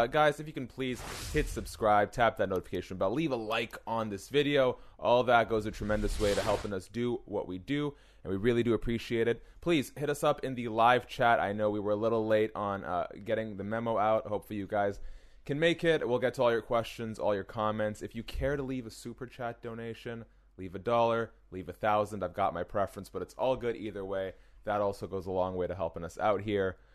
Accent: Canada; as a Canadian, I have never done anything even mildly illegal

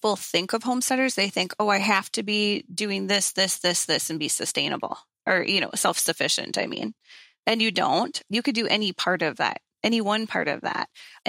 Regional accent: Minneapolis, Minnesota, United States; I grew up in South Minneapolis. And so I like being next to people

